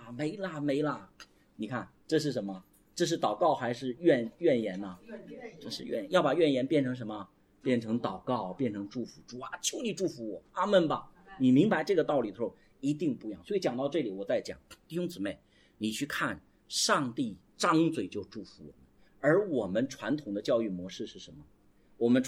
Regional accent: China; 所以我们中国人习惯打压教育

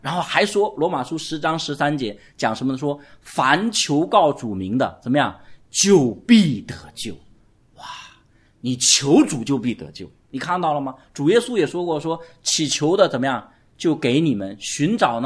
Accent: Guangdong, China; 我们广东人喜欢煲汤嘛，对吧？

